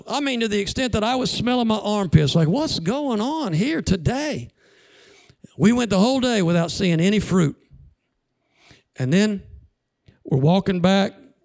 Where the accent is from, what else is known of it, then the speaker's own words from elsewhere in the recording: United States; We memorized, hola … de Estados Unidos. We're from the United States.